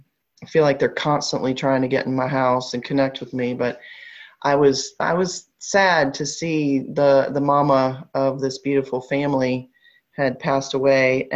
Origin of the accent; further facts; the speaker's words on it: North Carolina, United States; Growing up in North Carolina, it's like our state bird or something.